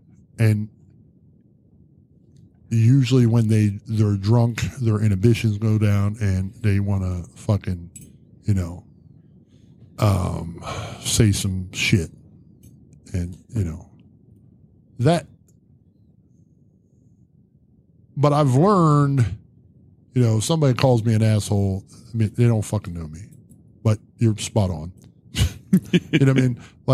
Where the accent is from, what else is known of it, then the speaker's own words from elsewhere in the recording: Zanesville, Ohio, United States; Where are you from? And I'm like, Zanesville. I don't know where that is. Where is it? In Ohio.